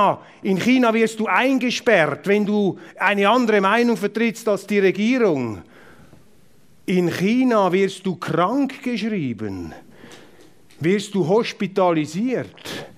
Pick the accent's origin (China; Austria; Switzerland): Switzerland; da kann ich ja nicht als Schweizer Politiker permanent im Ausland herumlaufen und den Deutschen und den Österreichern oder sonst jemandem erzählen, wie ich die Welt sehe.